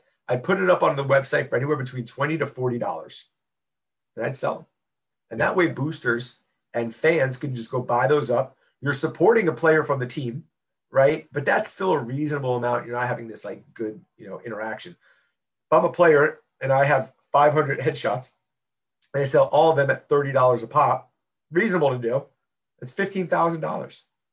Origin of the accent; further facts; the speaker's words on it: Stone Mountain, Georgia, United States; I'm from Stone Mountain, Georgia, and there's a really good wing place from Stone Mountain, Georgia, and I was a local celebrity there as a high schooler